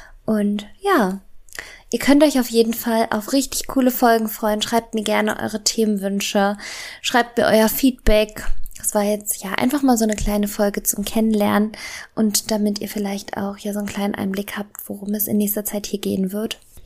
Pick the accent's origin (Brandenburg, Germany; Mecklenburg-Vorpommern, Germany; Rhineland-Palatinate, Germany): Brandenburg, Germany; Wir kommen ja aus der Nähe von Berlin.